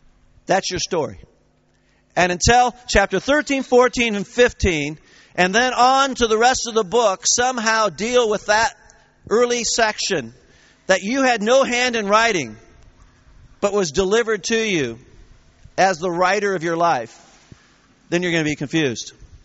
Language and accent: English; United States; I said, well, yes, I'm from the United States.